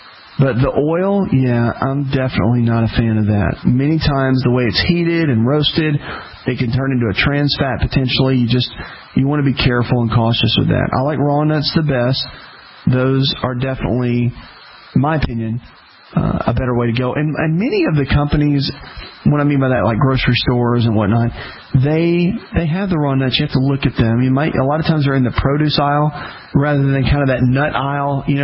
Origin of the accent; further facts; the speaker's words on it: the South, United States; Now, listen, I grew up in the South. I grew up fishing catfish, humongous catfish I would catch.